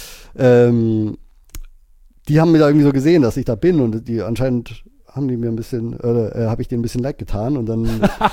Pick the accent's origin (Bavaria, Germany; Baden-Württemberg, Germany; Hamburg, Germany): Bavaria, Germany; accent: Bavarian; Nicht so stark, also wenn ich jetzt mit Bayern rede, da kommt das mehr raus. Aber das hat sehr, ich habe das sehr schnell übernommen.